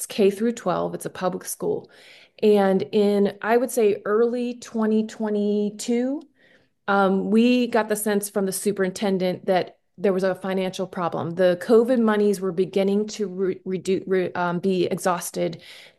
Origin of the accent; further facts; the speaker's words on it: Helvetia, West Virginia, United States; So I grew up here in Helvetia, which is served by Pickens School, and I was a student from around 89 to 2000 at Pickens School.